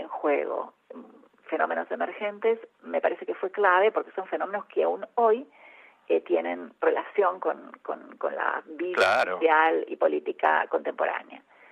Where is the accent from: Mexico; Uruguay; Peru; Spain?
Uruguay; moved away as an adult; now in Argentina; soy uruguaya, efectivamente, me formé en la Universidad de la República, y bueno, allí soy historiadora por la Universidad Pública de Uruguay